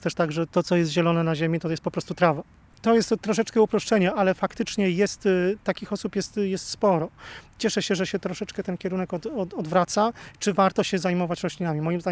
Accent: Gdynia, Pomeranian Voivodeship, Poland; Czasami ludzie się śmieją, że ja chyba stamtąd w ogóle pochodzę, ale nie, jestem z Gdyni.

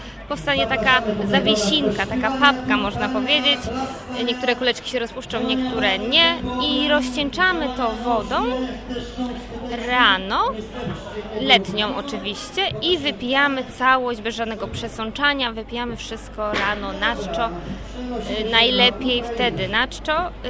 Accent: Biernatki, Pomeranian Voivodeship, Poland; My jesteśmy, pochodzimy z Biernatka, jest to wieś Biernatka, z zachodniej części tutaj Borów Tucholskich, za Człuchowem. Tak więc naprawdę piękne tereny, lesiste, duże zalesienie.

